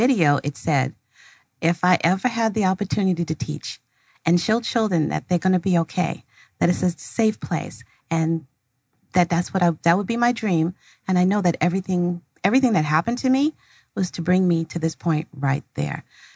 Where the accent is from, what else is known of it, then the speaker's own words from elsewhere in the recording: New York City, New York, United States; I went to the High School of Art and Design in New York. I'm a New Yorker, hello.